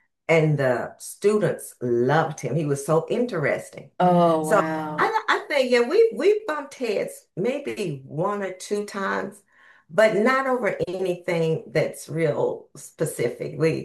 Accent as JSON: {"language": "English", "region": "Texas", "country": "United States", "said": "I'm originally from East Texas. There are no big cities in East Texas."}